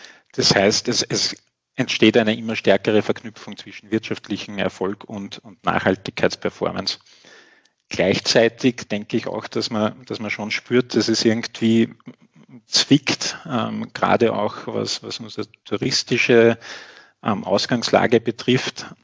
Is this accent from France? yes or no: no; Austria; als auch jetzt bei uns in Österreich gibt